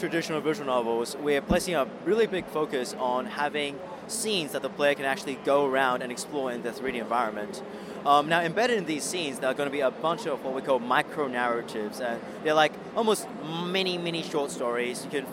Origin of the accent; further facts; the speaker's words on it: Melbourne, Victoria, Australia; We're all from Melbourne. Like, my whole team is situated in Melbourne